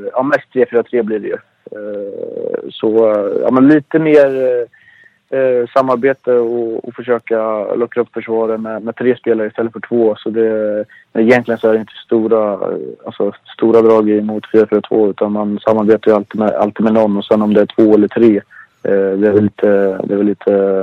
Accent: Örebro County, Sweden; I själen känner jag mig nu som en närking, men de flesta säger att jag har gått över till östgötska, men det kan jag inte hålla med om faktiskt.

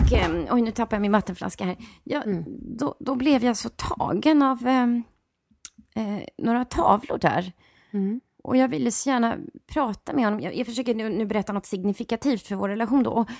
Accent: Stockholm, Stockholm County, Sweden; Jag är ju 67 år då, så att jag växte upp i Björkhagen, Hammarbyhöjden, på Ystadsvägen, i de radhusen där som kostar 6-7 miljoner nu för tiden faktiskt.

